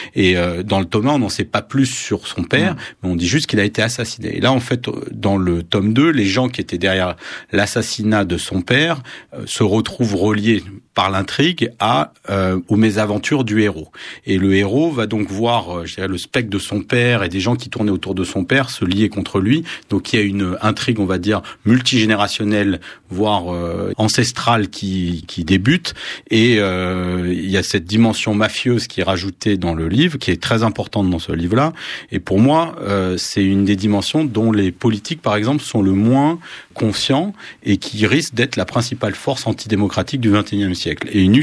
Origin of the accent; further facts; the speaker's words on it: Nice, Provence-Alpes-Côte d'Azur, France; born there; Moi, je suis né à Nice en 1973